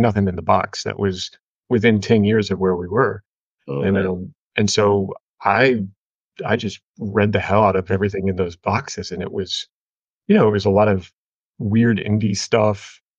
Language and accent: English; Texas, United States; now in Paris, France; So I'm originally from Texas.